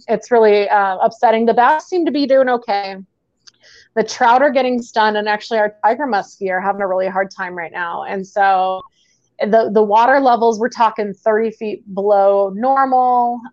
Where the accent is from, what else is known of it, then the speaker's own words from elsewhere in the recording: Phoenix, Arizona, United States; now in Salt Lake City, United States; I think I told you before, I'm from Phoenix. I'm used to 120, but I've been here since 2007.